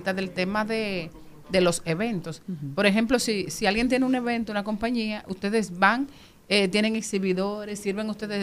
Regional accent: Monte Plata, Dominican Republic; Yo me fui mentalmente, inmediatamente, para mi niñez, cuando, en Monteplata

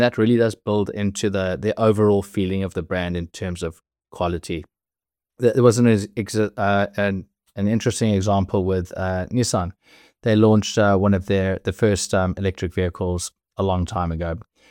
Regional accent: Johannesburg, Gauteng, South Africa; I grew up in South Africa in Johannesburg, and it's a little bit tough there for, you know, people trying to keep a business together.

